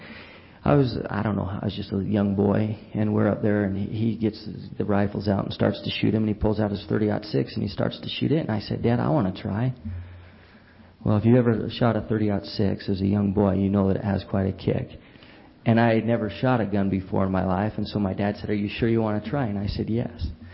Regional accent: Centerville, Utah, United States; I grew up in Centerville, Utah.

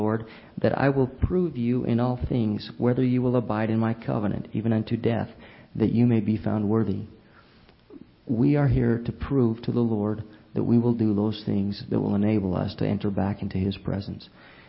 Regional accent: Centerville, Utah, United States; I grew up in Centerville, Utah.

